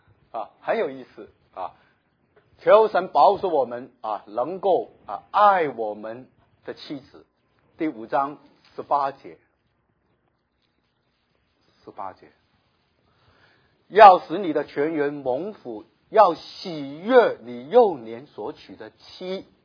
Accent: Guangdong, China; 我们广东人很有智慧，广东人叫太太叫什么，老婆

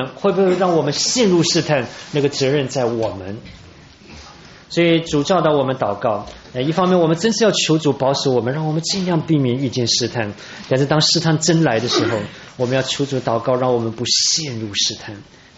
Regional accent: China; 我想我们中国人很讨厌说死啊

